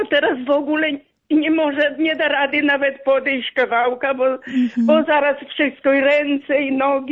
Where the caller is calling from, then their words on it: Podlaskie Voivodeship, Poland; bo ja z Podlasia dzwonię.